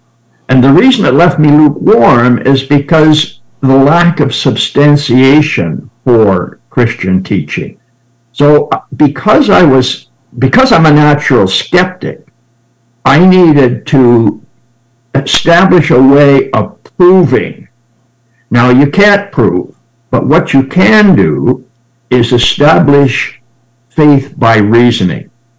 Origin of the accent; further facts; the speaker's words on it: Canada; born there; Yes, I was born in Canada.